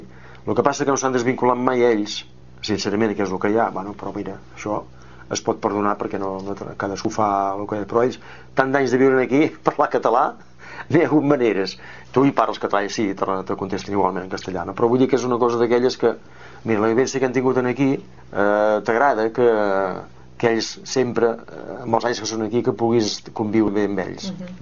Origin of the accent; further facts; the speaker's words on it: Sant Feliu, Catalonia, Spain; Jo sóc de Sant Feliu, vaig néixer aquí, he nascut aquí mateix.